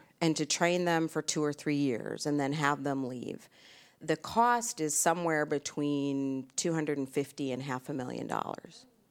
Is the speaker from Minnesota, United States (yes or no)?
yes; Minnesota, United States; And, you know, I'm from Minnesota, born and raised.